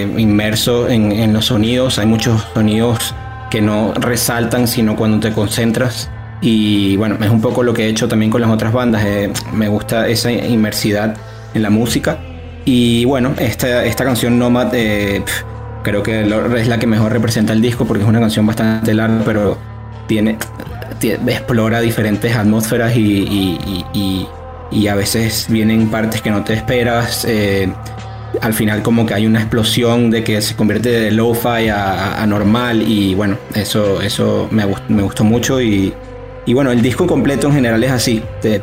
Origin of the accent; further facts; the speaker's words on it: Venezuela; moved away; Yo siempre, desde que emigré de Venezuela y que dejé de tocar constantemente con las dos bandas, no he dejado de componer.